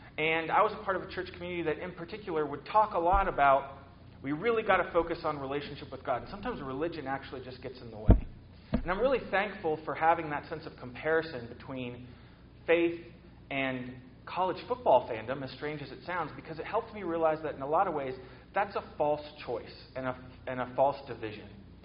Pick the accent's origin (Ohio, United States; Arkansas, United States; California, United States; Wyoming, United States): Ohio, United States; Columbus; I didn't really think about the ways that I knew the words to … when I grew up in Columbus